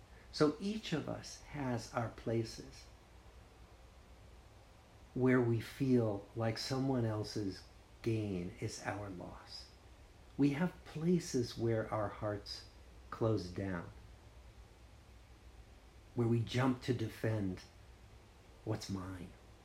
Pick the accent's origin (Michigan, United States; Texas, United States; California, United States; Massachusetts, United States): Massachusetts, United States; Newton; I see it in my hometown of Newton